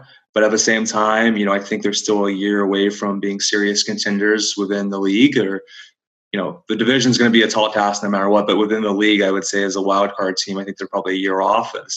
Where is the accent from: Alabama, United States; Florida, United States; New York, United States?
Florida, United States; I grew up around Central Florida